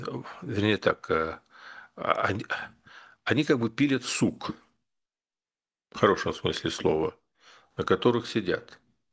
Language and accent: Russian; Kyiv, Ukraine; Я же киевлянин